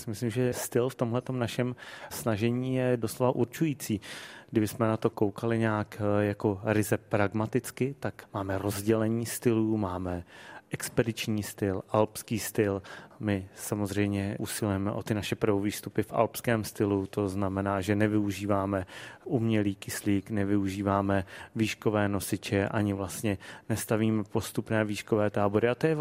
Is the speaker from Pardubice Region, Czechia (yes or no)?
no; Dvůr Králové, Hradec Králové Region, Czechia; A hlavně stejně jako já, moje maminka, je to rodák ze Dvora Králové, že jo?